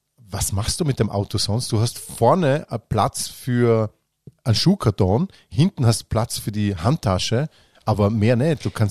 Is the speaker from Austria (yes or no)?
yes; Vorarlberg, Austria; Wusstest du, bis 2001 war es bei uns in Vorarlberg erlaubt